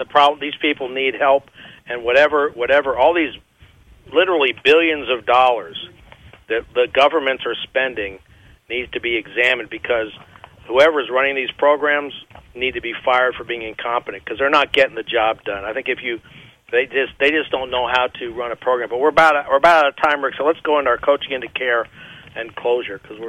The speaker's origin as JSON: {"language": "English", "country": "United States", "said": "just as an American"}